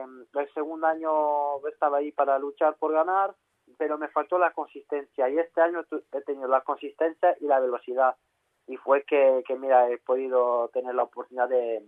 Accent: France; Spanish is a second language; siendo el primer francés en haber ganado MotoGP

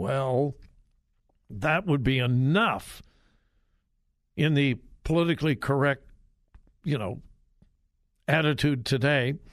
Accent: California, United States; Okay, I'm from Southern California, and I grew up being a USC fan.

